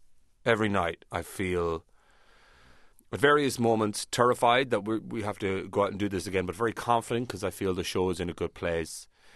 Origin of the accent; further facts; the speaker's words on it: Ireland; Well, I come from an agricultural background. I've been a labourer. I don't know whether that's necessarily specifically Irish